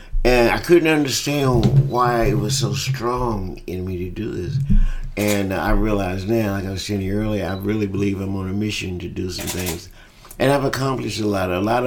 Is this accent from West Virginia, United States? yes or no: yes; Welch, West Virginia, United States; born there; I was born in Welch, West Virginia, a little coal mining town.